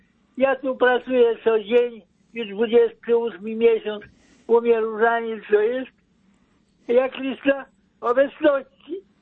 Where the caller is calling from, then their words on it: Lipno, Kuyavian-Pomeranian Voivodeship, Poland; Ja jestem z Lipna po sąsiedzku. Ja mam 81 lat, jestem dziadkiem.